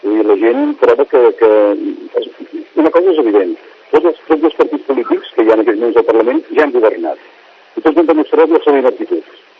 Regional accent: Catalonia, Spain; Jo m'he adherit com a català

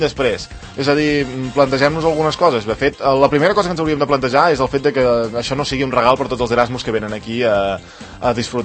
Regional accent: Catalonia, Spain; Aquí a Catalunya sabem que som el paradís de l'Erasmus

